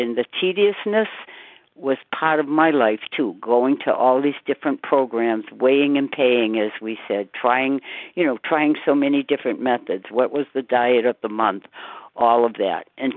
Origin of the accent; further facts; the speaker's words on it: Walpole, Massachusetts, United States; I'm from Walpole, Massachusetts